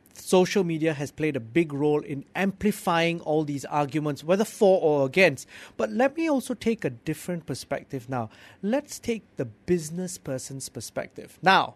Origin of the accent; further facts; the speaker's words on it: Johor Bahru, Johor, Malaysia; Yes, yes, I'm from Johor Bahru, you know. So Johor Bahru is a main city centre.